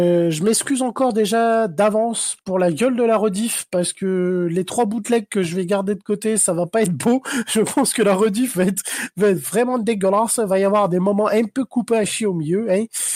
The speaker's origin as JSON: {"language": "French", "region": "South", "country": "France", "said": "quand je descends dans mon sud, que je suis avec ma famille, en une semaine, quand mon accent il revient, c'est terrible. J'ai l'accent pareil"}